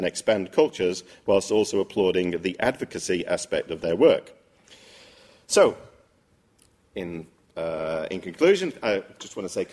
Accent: Manchester, North West England, United Kingdom; And obviously, as a Mancunian, I'm obviously very interested in this project.

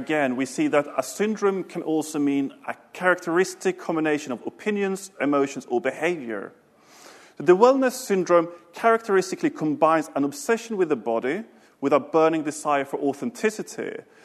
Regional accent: Sweden; English is a second language; where I grew up in Sweden as a sort of strong welfare country

